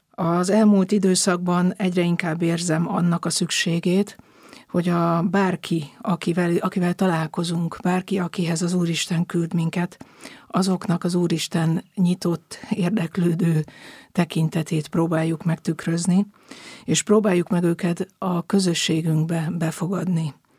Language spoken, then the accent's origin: Hungarian; Budapest, Hungary; Én egy nagy családból jövök, Budapesten nőttem föl egy olyan múlttal, ahol az hit és a nagy család és a családi értékek mindig nagyon fontosak voltak.